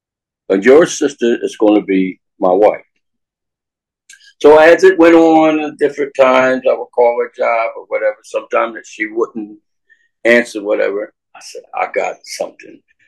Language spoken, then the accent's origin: English; New Jersey, United States; I didn't know the virtual woman was going to be back where I used to live at. Okay. I'm from Jersey.